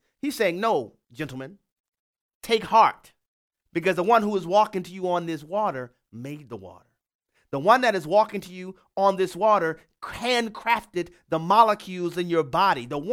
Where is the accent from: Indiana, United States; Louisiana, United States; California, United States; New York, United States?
Louisiana, United States; New Orleans; What is growing up in New Orleans, Louisiana, contrasted and compared with the word of God and the calling of Christ?